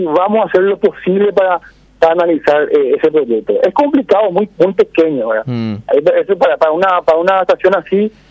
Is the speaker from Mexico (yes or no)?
no; Paraguay